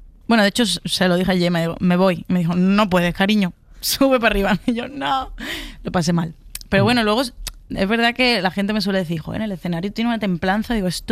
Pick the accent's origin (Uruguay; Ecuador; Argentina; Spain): Spain; San Fernando; me propuso ser la Estrella de Oriente de mi pueblo, de San Fernando.